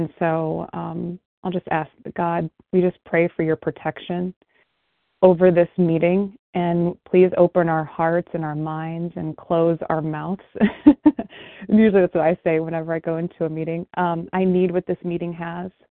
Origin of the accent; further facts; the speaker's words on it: Akron, Ohio, United States; I'm from Akron. I'm from Ohio, and it's a snow globe here right now.